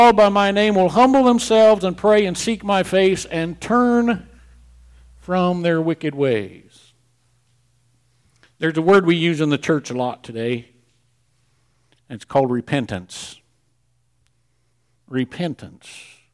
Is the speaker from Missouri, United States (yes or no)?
yes; Missouri, United States; I grew up in Missouri. I love Missouri, except for Fort Leonard Wood, Missouri.